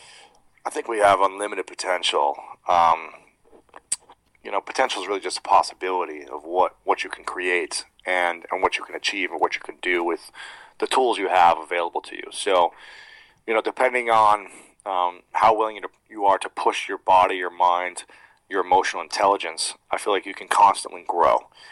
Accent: Delaware, Ohio, United States; One, it's my hometown. I grew up in Delaware, Ohio, so about 30 miles north is where I grew up. But I lived in Columbus for many years.

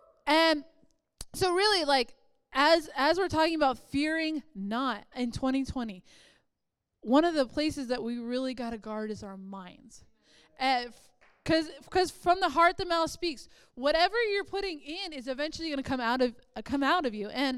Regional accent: East Coast, United States; Or like, I grew up on the East Coast, so the weathermen would freak the people out.

